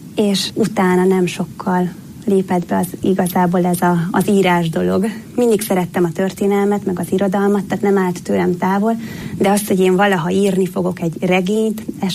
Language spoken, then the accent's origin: Hungarian; Budapest, Hungary; én a 16. kerületben Rákóczi Mihályon nőttem föl Budapesten